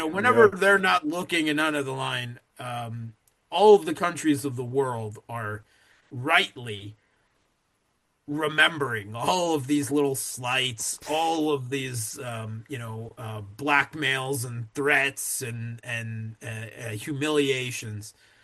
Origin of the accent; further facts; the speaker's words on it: United States; born there; I was like you, I was born in the United States, right?